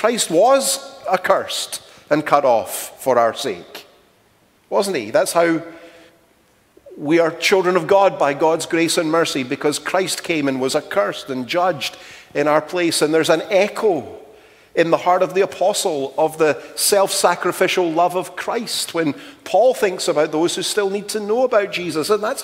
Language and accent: English; Glasgow, Scotland, United Kingdom; the poor in my hometown of Glasgow.